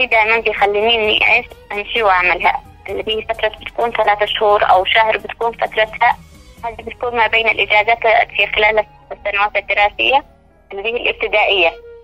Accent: Yemen; ممكن أقول إنني أنا كطالبة يمنية مثلت بلادي على أحسن ما يمكن

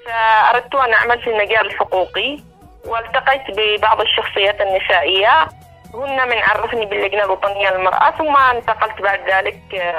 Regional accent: Yemen; هي مواطنة يمنية، يعني حاولت بقدر الإمكان التحق بالتعليم في سنوات مبكرة، وعشت طبعا في قريتي

